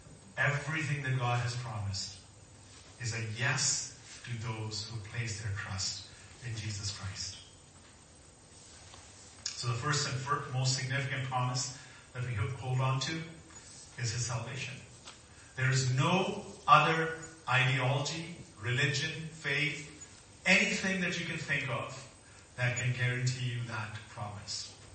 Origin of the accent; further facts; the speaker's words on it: Pakistan; now in Canada; growing up in Pakistan, you're molded to be a Christian.